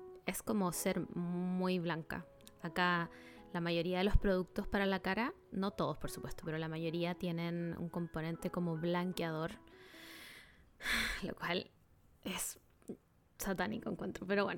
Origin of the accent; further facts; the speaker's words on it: Chile; Y nosotros somos chilenos